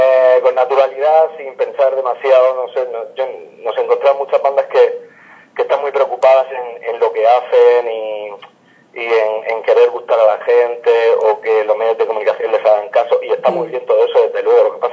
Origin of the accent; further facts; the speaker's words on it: Orihuela, Valencian Community, Spain; Sí, nosotros somos de Orihuela.